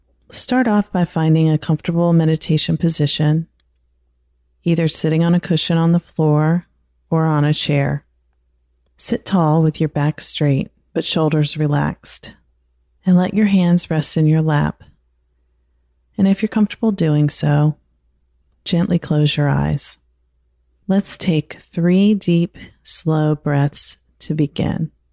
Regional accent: Maryland, United States; ever since the COVID-19 outbreak began to cause concerns in my home state of Maryland.

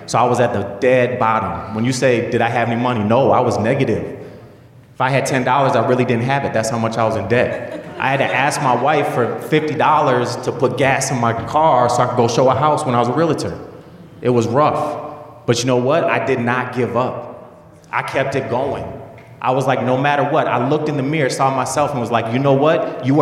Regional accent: Minneapolis, Minnesota, United States; Now, again … I'm from Minneapolis.

